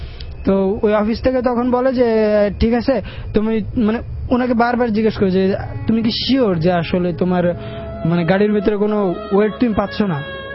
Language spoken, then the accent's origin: Bangla; Khulna, Khulna Division, Bangladesh; গ্রামের বাড়ি হচ্ছে খুলনাতে